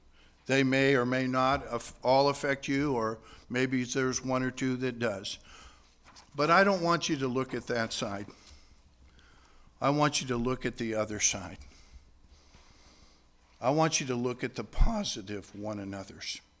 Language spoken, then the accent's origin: English; Gainesville, Florida, United States; moved away as an adult; now in Garden City, United States; We came from Gainesville, Florida to Garden City 13 years ago